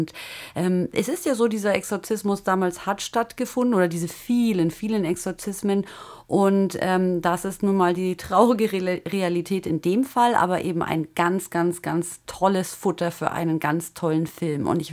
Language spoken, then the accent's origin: German; Bavaria, Germany; weil wir sind ja aus Bayern.